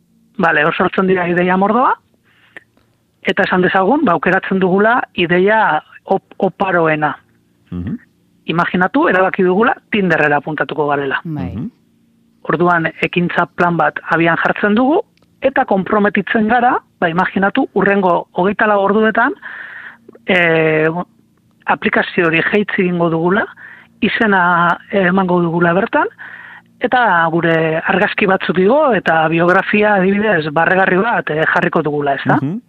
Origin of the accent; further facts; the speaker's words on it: Durango, Basque Country, Spain; Bueno, egia da gero gu Durangarra gara